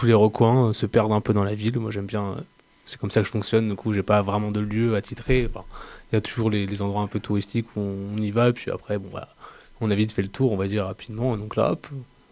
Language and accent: French; Paris, Île-de-France, France; also born or lived in Lille; now in Montpellier, France; moi je venais de Paris, j'ai grandi à Paris, donc une ville qui est quand même beaucoup plus grande. Déjà, je suis allé après à Lille